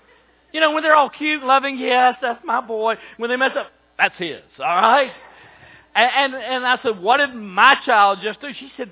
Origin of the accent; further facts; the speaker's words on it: Fitzgerald, Georgia, United States; Growing up in Fitzgerald, my plans were to go to ABAC.